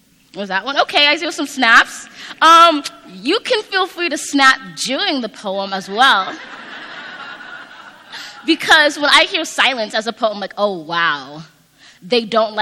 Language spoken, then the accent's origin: English; Los Angeles, California, United States; now in Boston, United States; I'm from Los Angeles, California